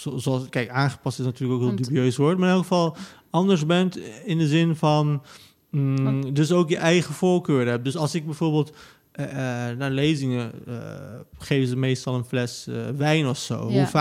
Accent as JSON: {"language": "Dutch", "country": "Netherlands", "said": "Maar meneer, ik ben gewoon Nederlander. Dat mijn ouders daar vandaan komen, betekent nog niet dat dat mijn land is. Dit is mijn land."}